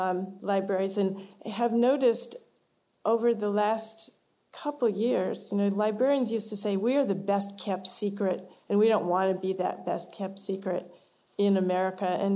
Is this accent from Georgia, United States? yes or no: no; Ohio, United States; Well, I grew up on Lake Erie in Ohio.